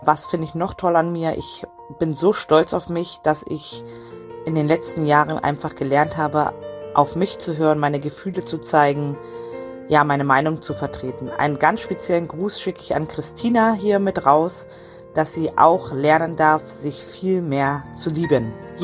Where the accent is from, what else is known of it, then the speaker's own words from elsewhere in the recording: Berlin, Germany; ich komme aus Berlin.